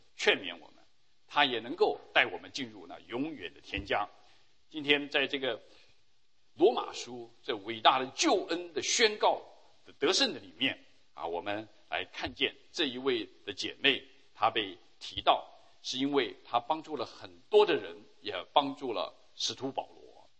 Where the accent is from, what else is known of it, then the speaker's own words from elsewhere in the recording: China; 所以我们中国人说啊，在家就是靠父母了